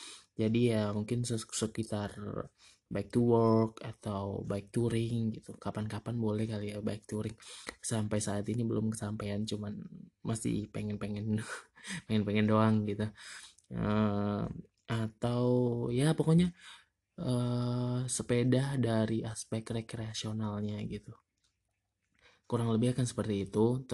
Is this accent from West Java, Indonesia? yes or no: yes; Depok, West Java, Indonesia; By the way, gue dari Depok dan kantor gue di Kuningan, jadi masih naik KRL terus nyambung pakai ojek online gitu atau enggak pakai busway.